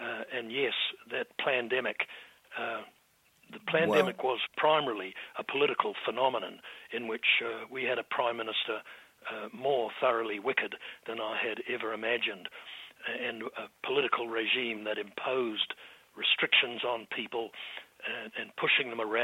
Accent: New Zealand; I'm proud to say, as a New Zealander

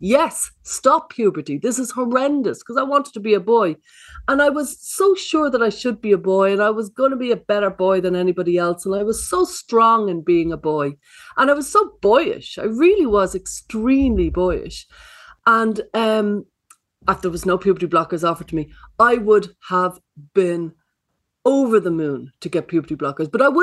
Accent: Ireland; As an Irish person, I'm a bit bitter about that, but our day will come.

